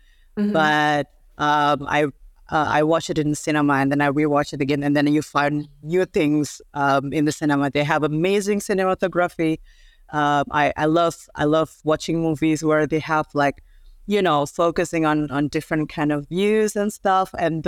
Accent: Indonesia; I'm originally come from Indonesia. I've been living abroad for the past 13 years. I just came back actually at the beginning of the year to Indonesia

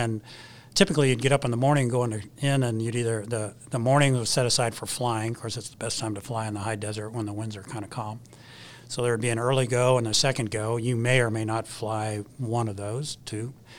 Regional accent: Los Angeles, California, United States; I'm from Los Angeles.

